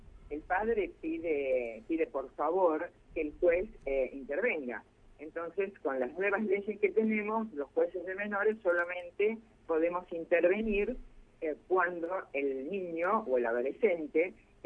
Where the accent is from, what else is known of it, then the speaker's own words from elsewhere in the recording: Santa Fe, Argentina; pero yo soy una santafesina más.